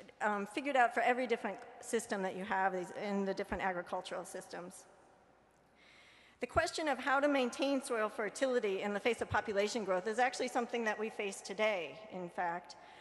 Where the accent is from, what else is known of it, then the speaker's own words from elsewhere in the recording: Nebraska, United States; I was raised in Nebraska, close to the edge of the Dust Bowl, and you don't see a field that doesn't have a line of trees next to it.